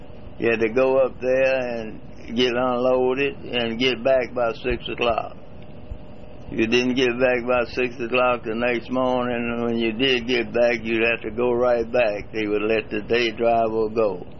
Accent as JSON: {"language": "English", "region": "Alabama", "country": "United States", "tie": "born there", "also_born_or_lived": "Cleveland", "said": "And I was born in Madison County, Alabama, Madison County."}